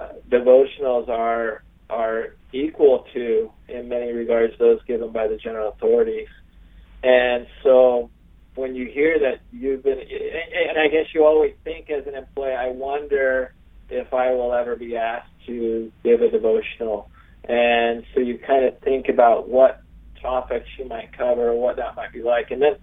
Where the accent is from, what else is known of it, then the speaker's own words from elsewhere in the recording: Quincy, California, United States; So originally I grew up in a small logging community in Northern California named Quincy.